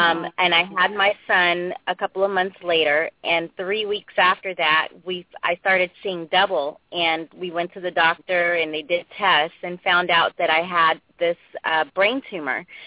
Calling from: California, United States; I'm calling from California.

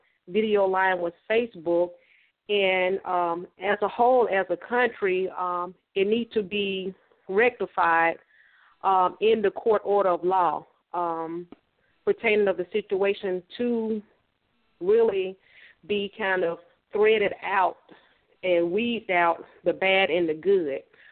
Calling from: Atlanta, Georgia, United States; I'm calling from Atlanta, Georgia

